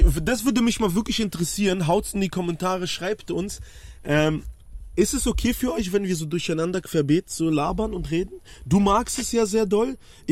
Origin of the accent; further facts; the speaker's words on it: Poland; Ich bin aus Polen